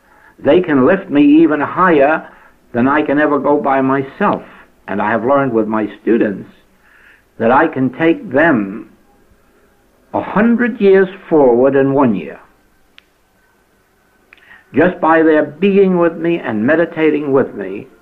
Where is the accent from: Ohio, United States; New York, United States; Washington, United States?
New York, United States; New York City; Having been born and brought up in New York City, flowers to me have always just been something that you look at and admire